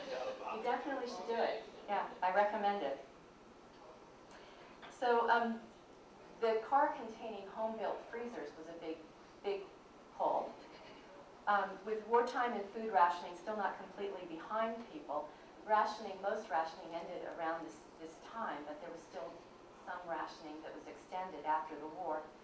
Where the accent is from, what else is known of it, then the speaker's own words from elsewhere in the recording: California, United States; She was a Westerner, and since I'm from California, perhaps I found her even more compelling because of that.